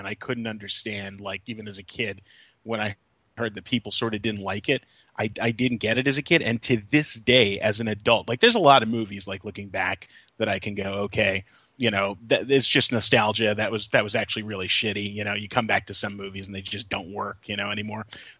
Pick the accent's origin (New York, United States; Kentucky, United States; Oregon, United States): New York, United States; Brooklyn; there was a video rental store next to Kings Plaza in Georgetown, where I grew up in Brooklyn.